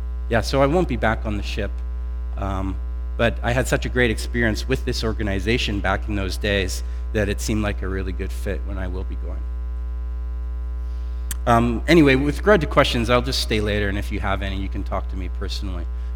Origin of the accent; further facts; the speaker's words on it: Canada; I'm a Canadian, my blood is pretty thick, so I don't mind when it's a bit chilly